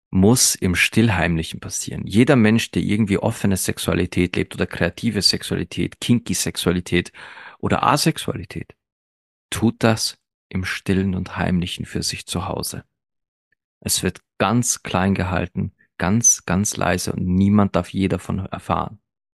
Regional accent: Austria

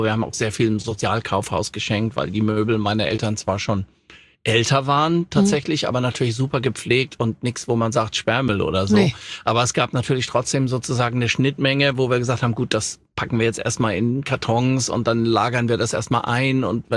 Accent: Offenbach, Hesse, Germany; born there; Und ich bin ja in Offenbach geboren und der hat immer gesagt

